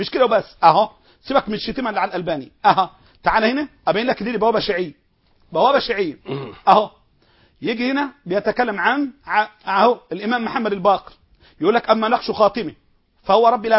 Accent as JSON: {"language": "Arabic", "town": "Mansoura", "region": "Dakahlia", "country": "Egypt", "said": "عندنا في المنصورة"}